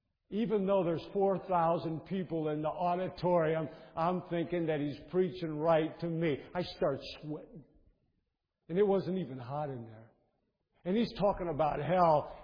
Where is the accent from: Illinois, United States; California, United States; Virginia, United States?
Illinois, United States; Chicago; I'm from Chicago, Illinois, and I'm not a Baptist.